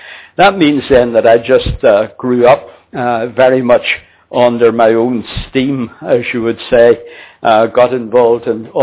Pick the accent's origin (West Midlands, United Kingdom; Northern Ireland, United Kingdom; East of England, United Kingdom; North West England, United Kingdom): Northern Ireland, United Kingdom; Belfast; I was born then in Belfast, in Northern Ireland. That was 75 years ago. I was born and brought up in a working class district.